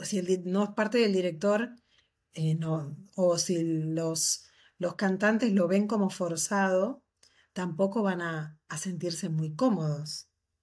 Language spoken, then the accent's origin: Spanish; Adicora, Falcón, Venezuela; yo soy de Adicora